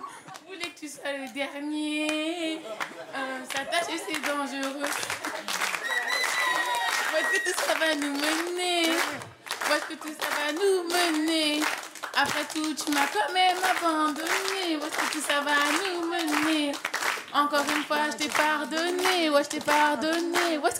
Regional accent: Paris, Île-de-France, France; Je viens de Paris 11e.

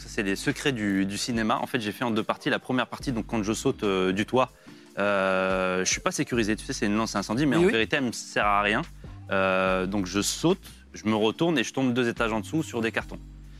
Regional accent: Boulogne-Billancourt, Île-de-France, France; Dans une cité à Boulogne.

